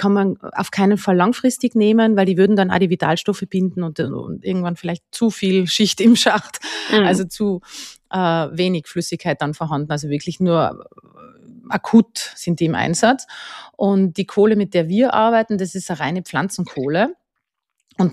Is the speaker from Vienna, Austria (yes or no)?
no; Tyrol, Austria; now in Lower Austria, Austria; Ich bin also ich bin aus Tirol und wohne in Niederösterreich mit meiner Familie, meinen zwei Hunden, habe ein Pferd. Bin auf einem landwirtschaftlichen Betrieb aufgewachsen